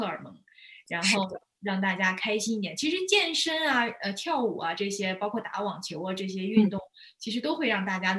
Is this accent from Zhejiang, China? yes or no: no; Shandong, China; 我小的时候呢，就是因为我家是山东的，我是山东人，所以我就会参加一些山东的一些本地的一些演出和比赛，